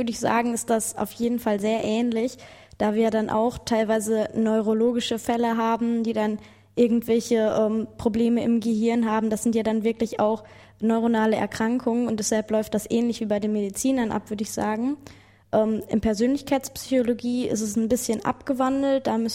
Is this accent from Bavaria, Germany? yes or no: no; Hagen, North Rhine-Westphalia, Germany; Ich komme aus Hagen.